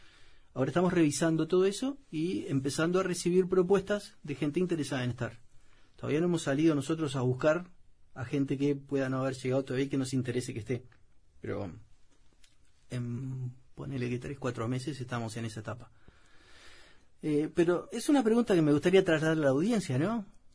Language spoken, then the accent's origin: Spanish; Uruguay; ¿Qué somos los uruguayos?